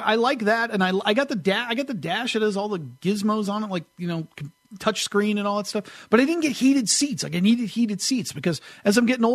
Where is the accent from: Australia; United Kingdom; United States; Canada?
United States; Northeast; And I grew up in the Northeast, and it was the coldest I've ever been by a mile.